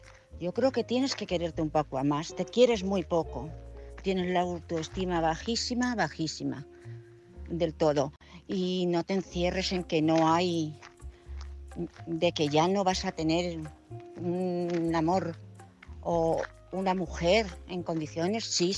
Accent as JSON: {"language": "Spanish", "town": "Madrid", "region": "Community of Madrid", "country": "Spain", "said": "de Madrid."}